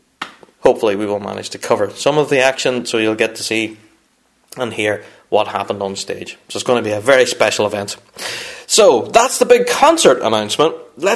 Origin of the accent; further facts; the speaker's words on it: Northern Ireland, United Kingdom; obviously, I'm from Northern Ireland, and Belfast is really handy for me